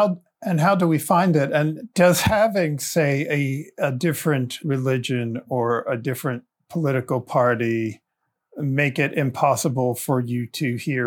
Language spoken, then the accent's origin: English; Baltimore, Maryland, United States; We grew up mostly in Baptist churches in the Baltimore area, either Southern Baptist or Independent Baptist churches.